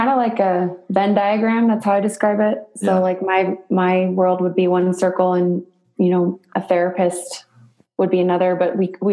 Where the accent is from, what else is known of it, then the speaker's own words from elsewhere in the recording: California, United States; I mean, I'm from the Bay Area of California, so I didn't even know that, like, that kind of thing existed.